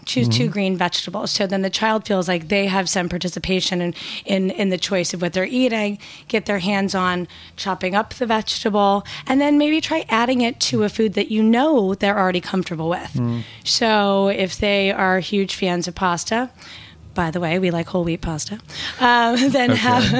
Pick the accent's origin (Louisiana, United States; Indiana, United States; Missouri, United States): Missouri, United States; Kansas City; now in New York, United States; I grew up in Kansas City, Missouri.